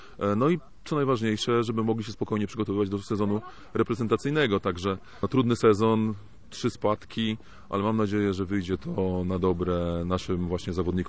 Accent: Gorzów Wielkopolski, Lubusz Voivodeship, Poland; Gorzów, moje rodzinne miasto, które wróciło na mapę plus ligi.

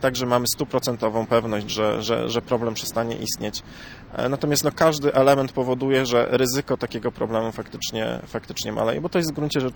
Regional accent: Słupsk, Pomeranian Voivodeship, Poland; pamiętam z dzieciństwa, całe dzieciństwo spędziłem w rejonie

